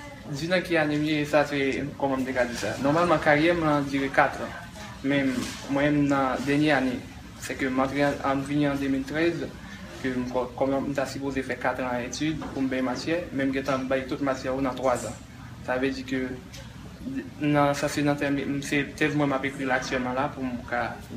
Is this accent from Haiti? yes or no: yes; Haiti; pour que Haïtien, en tant qu'Haïtien, côté mieux représenté Haïtien